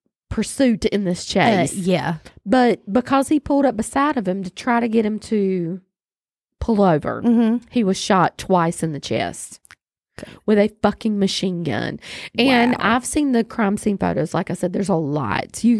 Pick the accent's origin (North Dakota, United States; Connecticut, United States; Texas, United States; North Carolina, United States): North Carolina, United States; I know it's because we're from North Carolina and I've been on these roads before.